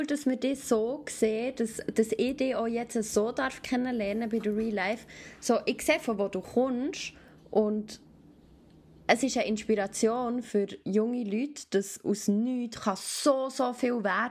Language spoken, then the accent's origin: German; Bern, Switzerland; Also klar, ich komme aus dem Bernerbiet, ich bin noch um einiges jünger.